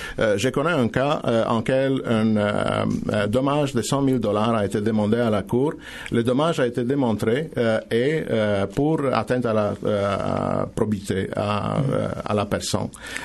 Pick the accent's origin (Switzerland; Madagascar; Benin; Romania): Romania; now in Canada; Oui, je suis roumain d'origine.